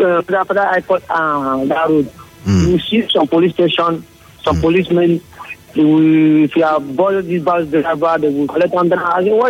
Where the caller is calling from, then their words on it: Andoni, Rivers, Nigeria; I'm calling from Andoni.